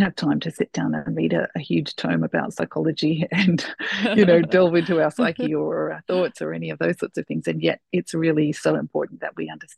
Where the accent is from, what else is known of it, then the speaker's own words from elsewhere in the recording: Sydney, New South Wales, Australia; I'm a wife, mum to four. You can probably tell from my accent. I am from Sydney, Australia.